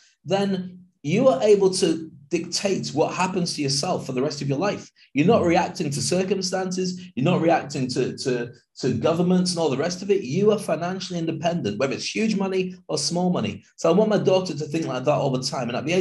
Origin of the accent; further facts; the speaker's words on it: United Kingdom; now in Dubai, United Arab Emirates; So it was only when I left the UK to go to Dubai